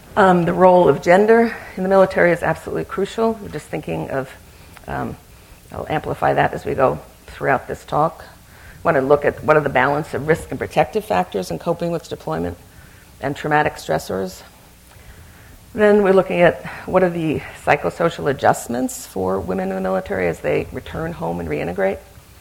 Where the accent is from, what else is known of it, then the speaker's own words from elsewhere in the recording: New York, United States; And so growing up in New York, my friends always asked me, why everyone in your family, whenever we come to visit you, all of the meals are curry